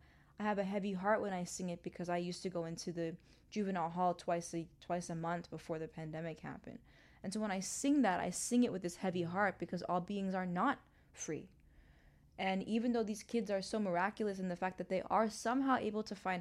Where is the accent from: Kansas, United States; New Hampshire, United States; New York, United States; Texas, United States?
New York, United States; New York City; also born or lived in Hong Kong / Mumbai / London; now in Los Angeles, United States; because I grew up in New York City, like in the heart of Manhattan. My family then moved to Hong Kong, Mumbai, London. I've only known cities.